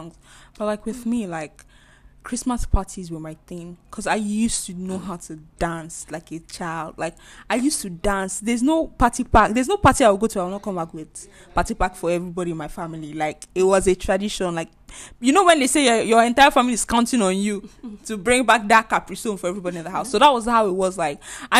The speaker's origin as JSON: {"language": "English", "town": "Okwele", "region": "Imo", "country": "Nigeria", "said": "Like where I'm from, in Imo State, because I'm from Okwele."}